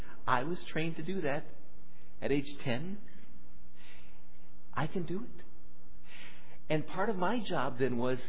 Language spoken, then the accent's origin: English; West Coast, United States; I was raised on the West Coast by our Iowa farm boy.